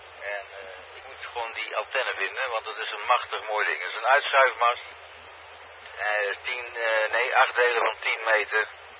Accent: Gelderland, Netherlands; Ik kom van de Veluwe, dus het zit net iets anders

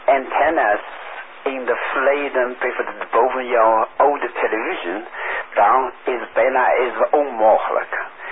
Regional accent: China; Dutch is a second language; now in Netherlands; ik kom van China. Mijn leven gaat over tussen Nederlands en de Engels.

